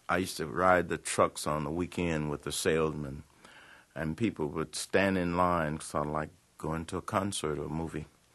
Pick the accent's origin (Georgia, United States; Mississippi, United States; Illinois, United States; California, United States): Mississippi, United States; Indianola; Well, before I left Indianola, my hometown, Indianola, Mississippi, I used to hear … over in Helena, Arkansas.